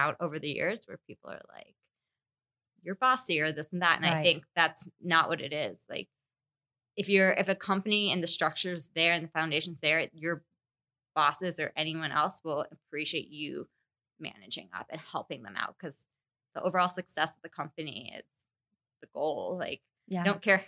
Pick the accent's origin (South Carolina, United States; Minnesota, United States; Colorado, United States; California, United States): Colorado, United States; Denver; I have lived in Colorado my entire life. I was born and raised in Denver and took a brief 4 years out of living here in Denver and went up to CU Boulder.